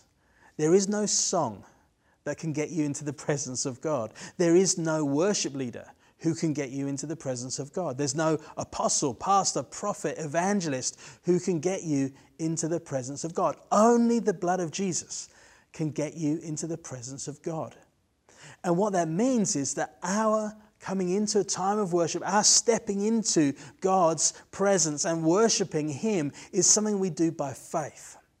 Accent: England, United Kingdom; And like for myself being English, there's things that I think just because that's where I was born.

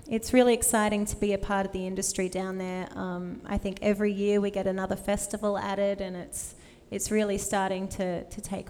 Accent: Adelaide, South Australia, Australia; I'm from Adelaide in South Australia.

